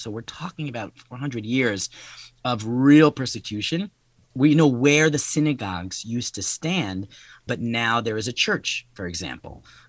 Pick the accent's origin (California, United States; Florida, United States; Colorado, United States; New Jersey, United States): New Jersey, United States; also born or lived in Israel; Born and raised in New Jersey. My father's from Israel originally. My mother's from the States. So we traveled around quite a bit. I lived in Israel for a year.